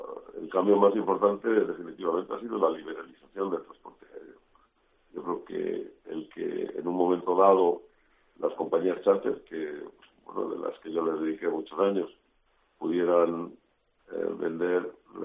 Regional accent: Spain; yo realmente soy un español con una madre alemana y con un padre que era descendiente de alemanes, o sea que por lo tanto yo pues estoy entre las dos culturas

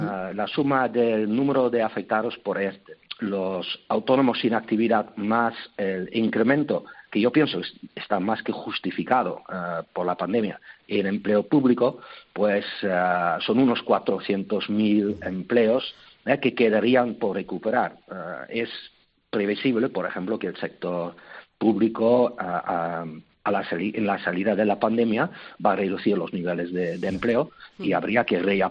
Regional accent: Netherlands; Spanish is a second language; now in Spain; En los próximos meses tenemos que evitar que podamos tener que tomar medidas como está tomando mi país natal, ¿no? Holanda

